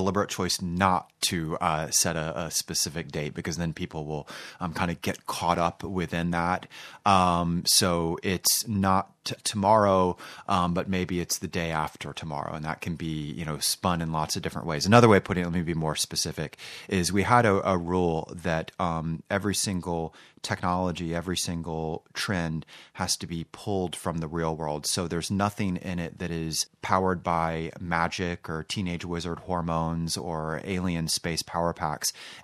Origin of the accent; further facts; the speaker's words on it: United States; now in Australia; I'm an American down in Australia right now.